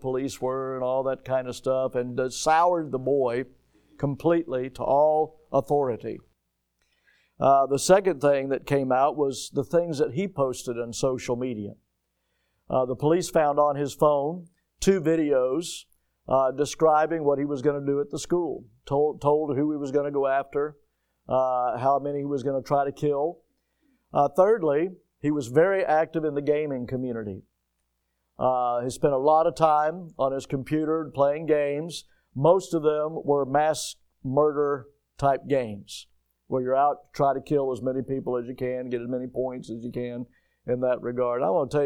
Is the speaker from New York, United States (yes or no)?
no; Florida, United States; So I'm from Florida. Okay? I know alligators. I've been around them since I was a kid.